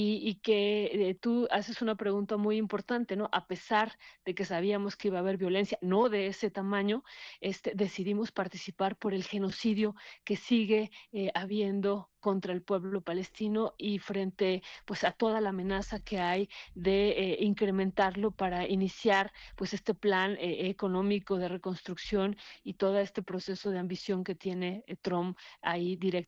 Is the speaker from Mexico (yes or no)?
yes; Mexico; nosotros como mexicanos estamos también con este mismo planteamiento